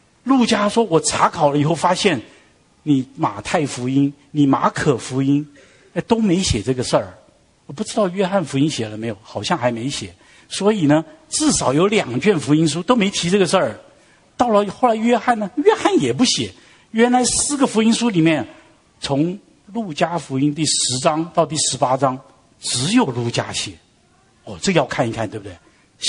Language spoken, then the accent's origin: Chinese; Taiwan; now in United States; 我小的时候在台湾长大，我76年来到美国，那超过半辈子以上了。